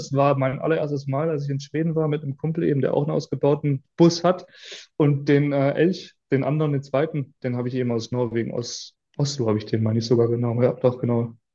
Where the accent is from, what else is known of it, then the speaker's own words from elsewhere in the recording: Uhldingen, Baden-Württemberg, Germany; 26 Jahre jung, komme vom Bodensee, genauer gesagt aus Uldingen, von den Pfahlbauten und wer das will, das nicht sagt, gegenüber von Konstanz. Also sehr im Süden von Deutschland